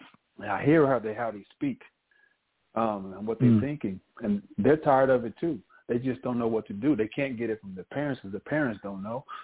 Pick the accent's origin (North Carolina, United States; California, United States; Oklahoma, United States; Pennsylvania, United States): California, United States; Los Angeles; growing up in South Central, but not being of that way mentally.